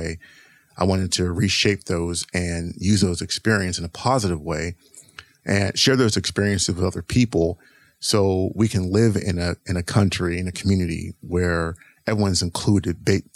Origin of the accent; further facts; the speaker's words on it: East Coast, United States; And growing up, I grew up on the East Coast. So I did grow up away from here. So I grew up on the East Coast.